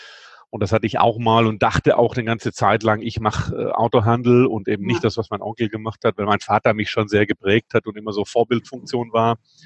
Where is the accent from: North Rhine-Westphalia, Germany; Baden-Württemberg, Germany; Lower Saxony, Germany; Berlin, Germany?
Baden-Württemberg, Germany; Friedrichshafen; bin ja am Bodensee in Friedrichshafen groß geworden.